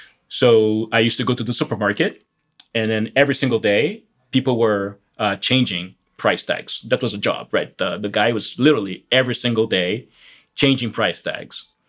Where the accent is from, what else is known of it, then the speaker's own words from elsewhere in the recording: Rio de Janeiro, Brazil; English is a second language; I grew up in Brazil. I was born in the late 70s. So I grew up in Brazil in the 80s and the 90s. And more specifically, I grew up in Rio. It's a place with amazing landscape, beach town, great forest, great nature, very relaxed atmosphere in general